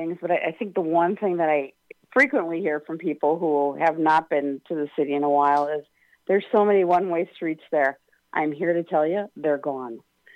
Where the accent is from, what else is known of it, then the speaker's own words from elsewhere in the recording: Milwaukee, Wisconsin, United States; Milwaukee.